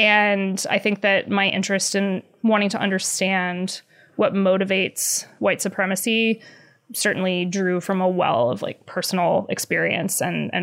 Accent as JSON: {"language": "English", "region": "the South", "country": "United States", "tie": "born or raised there", "said": "like I grew up in the South, as did you."}